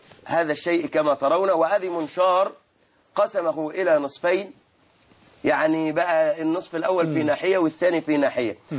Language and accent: Arabic; Sharqia Governorate, Egypt; أنا من الشرقية خدت بالك وأنا أحبهم جدا